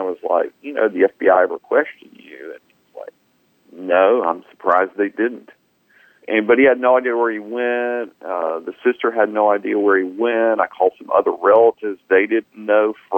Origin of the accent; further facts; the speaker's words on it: Eunice, Louisiana, United States; He's from my hometown, Eunice, Louisiana.